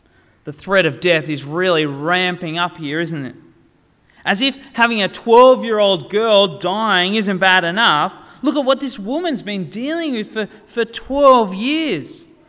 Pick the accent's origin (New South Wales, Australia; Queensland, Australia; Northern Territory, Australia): New South Wales, Australia; Sydney; growing up in Sydney, I got used to being in lots of crowds.